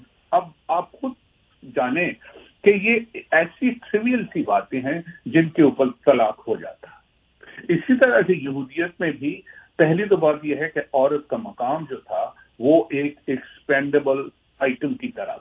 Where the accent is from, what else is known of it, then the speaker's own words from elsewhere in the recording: Pakistan; میں چونکہ پاکستان سے ہوں, میں وہیں پیدا ہوا وہیں رہا